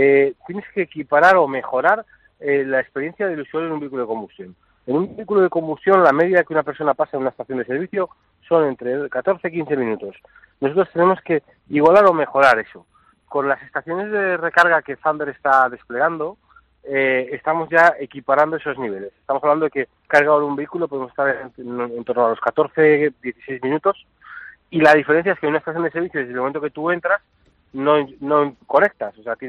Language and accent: Spanish; Palencia, Castile and León, Spain; yo soy de Palencia, yo vivo allí, vivo muy bien, la calidad de vida es enorme y quiero que mantenerme allí, que estoy muy a gusto.